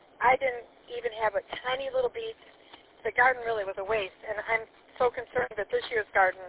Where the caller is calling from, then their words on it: Davidson, United States; from Davidson.